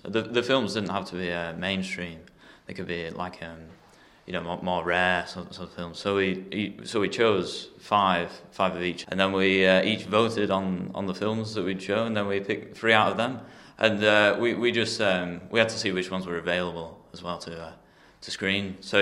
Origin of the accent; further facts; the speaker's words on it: Bolton, North West England, United Kingdom; I'm 16, and I'm from Bolton.